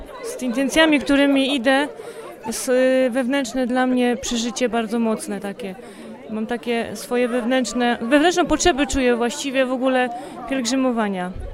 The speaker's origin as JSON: {"language": "Polish", "town": "Syców", "region": "Lower Silesian Voivodeship", "country": "Poland", "said": "Jestem z Sycowa"}